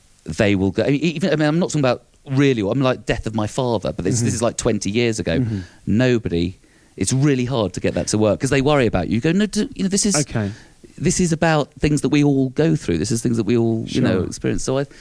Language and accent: English; London, United Kingdom; now in Scotland; being Southern, being London, being English in Scotland, being because I'm chippy about it